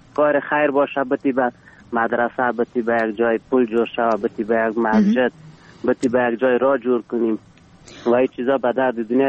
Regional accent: Ghorband, Parwan, Afghanistan; افغان هستیم از غوربند.

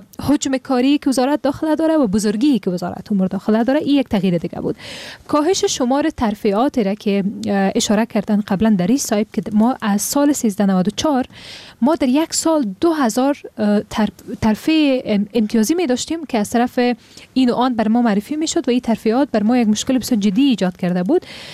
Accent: Afghanistan; به عنوان یک افغان

